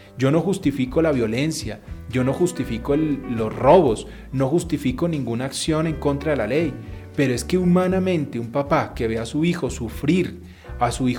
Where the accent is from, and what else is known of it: Colombia